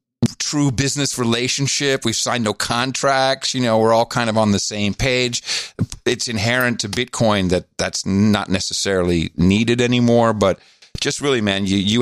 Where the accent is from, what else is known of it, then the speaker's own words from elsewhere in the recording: Netherlands; I grew up in the Netherlands